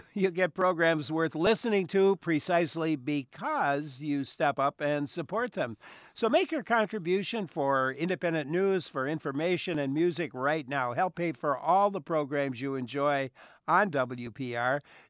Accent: Stoughton, Wisconsin, United States; born there; I was born in Stoughton, Arlene, and I want to say thank you for your comments.

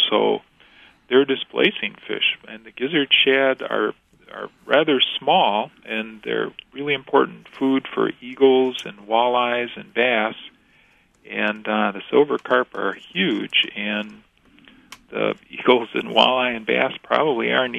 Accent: Detroit, Michigan, United States; I know I grew up in the Detroit area, and people had carp for Christmas dinner.

